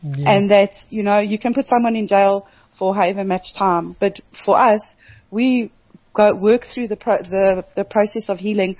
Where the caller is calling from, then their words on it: Kimberley, Northern Cape, South Africa; I'm in Kimberley.